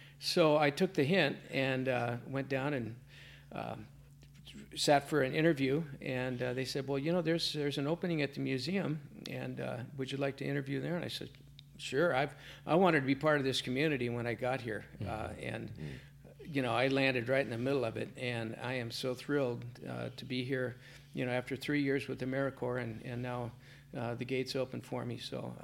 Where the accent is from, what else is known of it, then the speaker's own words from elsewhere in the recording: California, United States; I was raised outdoors in California